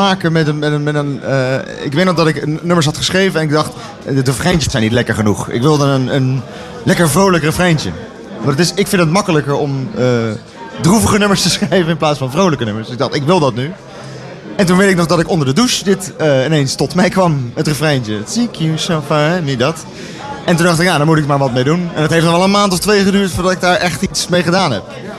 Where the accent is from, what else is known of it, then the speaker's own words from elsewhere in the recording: Capelle aan den IJssel, South Holland, Netherlands; Maar Capelle is toch ja, daar waar ik vandaan kom.